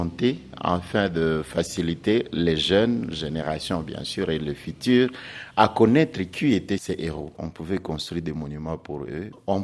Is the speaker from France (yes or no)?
no; DR Congo